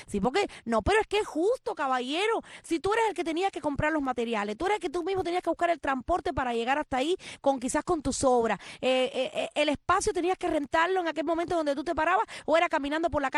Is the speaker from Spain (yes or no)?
no; Cuba; moved away as an adult; now in Miami, United States; yo hace 23 años que salí de Cuba, salí con 22 años